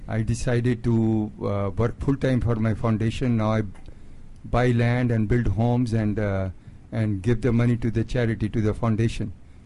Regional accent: India; moved away as an adult; now in United States; I'm from India.

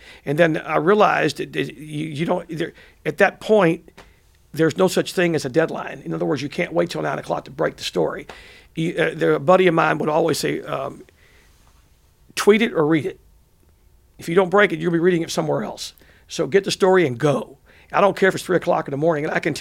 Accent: Hempstead, Texas, United States; When I was growing up in Hempstead, Texas, which is about 50 miles northwest of here, I'd sit in the back of my dad's clothing store and pretend to be a sportscaster.

